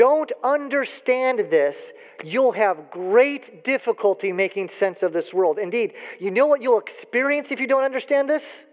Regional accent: Illinois, United States; when I was a child growing up outside of Chicago

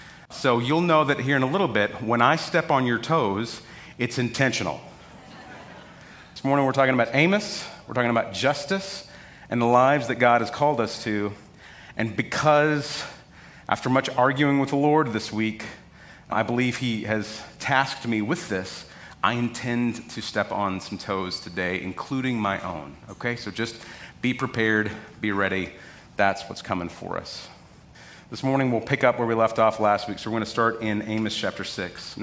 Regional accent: Texas, United States; which is very important for a young guy growing up in Texas.

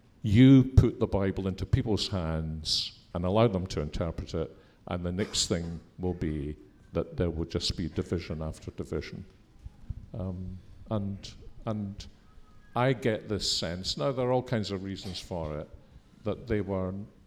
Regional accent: Scotland, United Kingdom; And I personally, as a Scot, you know, I have a lot of sadness about the terrible divisions that there were.

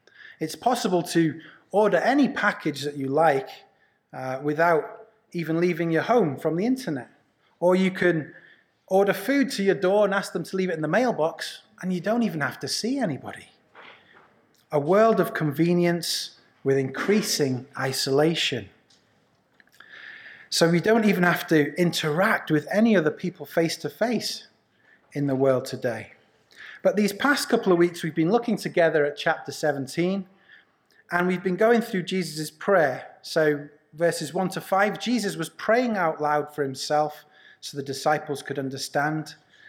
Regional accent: Wales, United Kingdom; near the house that I grew up in Wales, there's a lake

